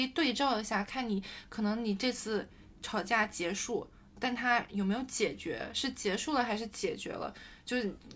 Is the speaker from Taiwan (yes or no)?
no; China; 像我是国内长大的孩子